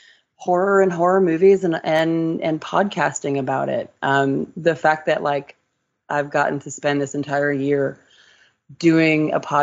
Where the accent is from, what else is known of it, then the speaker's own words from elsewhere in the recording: Connecticut, United States; I am. I'm from Connecticut.